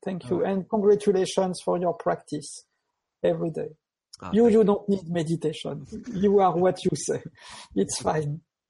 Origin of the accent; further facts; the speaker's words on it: France; born there; English is a second language; I was born in France, and I would like to see how it was.